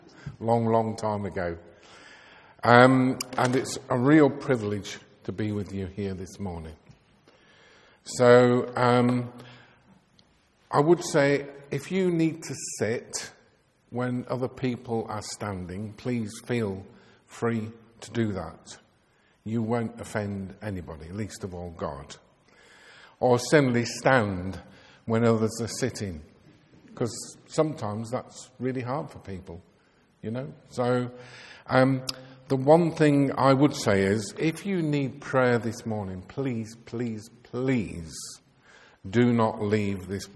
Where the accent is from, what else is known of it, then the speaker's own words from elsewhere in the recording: Bolton, North West England, United Kingdom; born there; now in Royal Wootton Bassett, United Kingdom; I've lived in Royal Wootton Bassett for 40 years, but was born in Bolton in Lancashire, which explains my accent.